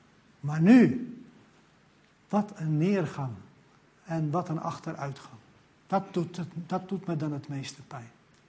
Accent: Texel, North Holland, Netherlands; Nu, ik ben geboren en getogen op het Waddeneiland Texel, in het Jeruzalem van Texel, Oost-Drent, waar vroeger 7 kerken waren.

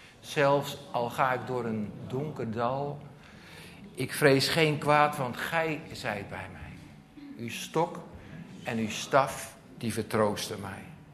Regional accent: Enschede, Overijssel, Netherlands; Wij komen uit Enschede, daar was het heel warm vannacht.

